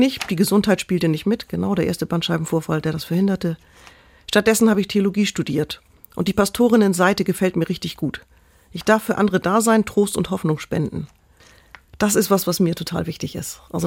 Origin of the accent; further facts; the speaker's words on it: Kiel, Schleswig-Holstein, Germany; now in Elmshorn, Germany; Ich bin in Kiel aufgewachsen, lebe jetzt mit meiner Frau in Elmshorn